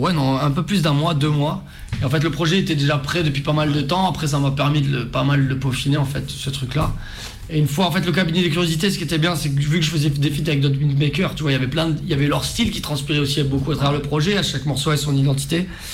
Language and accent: French; Toulouse, Occitanie, France; j'ai 35 ans, je viens de Toulouse